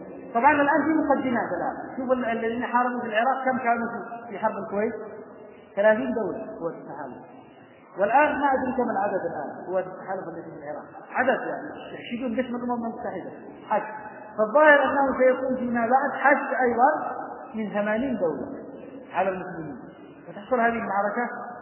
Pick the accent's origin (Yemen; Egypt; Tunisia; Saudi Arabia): Yemen; عندنا في اليمن